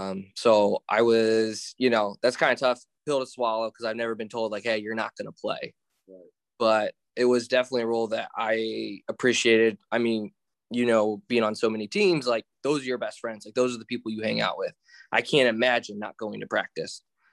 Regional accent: Warsaw, Indiana, United States; So I'm originally from Warsaw, Indiana. So just about 2.5 hours kind of northeast of West Lafayette. I grew up loving basketball.

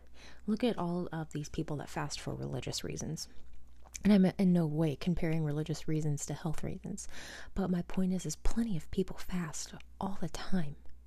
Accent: Tennessee, United States; also born or lived in Georgia; when I moved back home to Tennessee from Georgia

